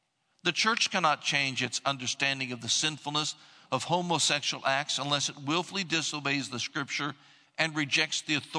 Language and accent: English; Midwest, United States; I'm from the Midwest. I'm different from people from North Carolina, if you haven't figured that out yet.